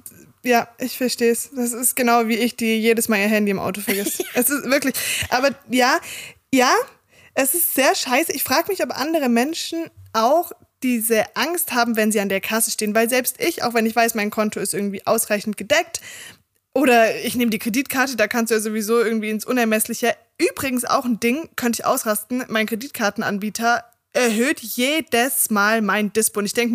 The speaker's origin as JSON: {"language": "German", "region": "Swabia", "country": "Germany", "said": "Und ich bin Schwabe"}